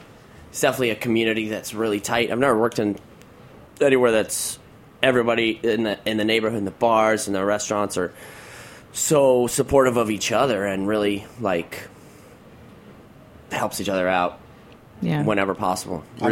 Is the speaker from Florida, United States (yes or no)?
no; Nogales, Arizona, United States; I am from Nogales, Arizona. Yeah, it's actually on the Mexican border.